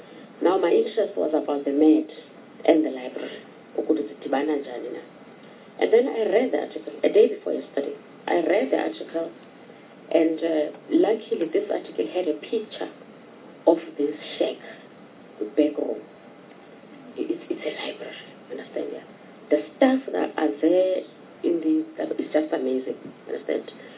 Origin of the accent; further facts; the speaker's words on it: South Africa; I'm from South Africa